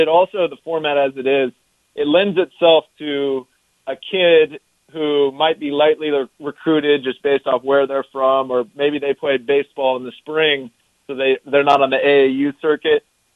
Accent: Lexington, Kentucky, United States; So I'm from Lexington, Kentucky, which is the second biggest city in the state. I guess it's comparable to Cedar Rapids. It's where University of Kentucky is. And I kind of grew up in a Lexington bubble, I tell people.

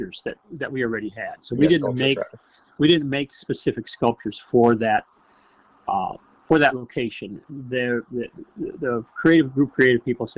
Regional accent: Orange City, Iowa, United States; actually both grew up in Northwest Iowa, way up there in Sioux County and Lyon County. Orange City was my hometown where I grew up in.

